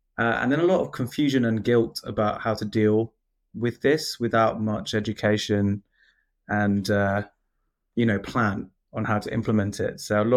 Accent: United Kingdom; my experience as a British South Asian.

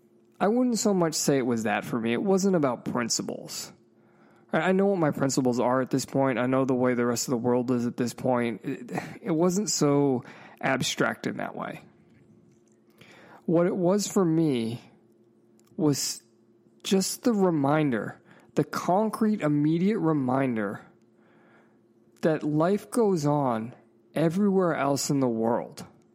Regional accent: Northeast, United States; Because I am from the Northeast, and I also love the South.

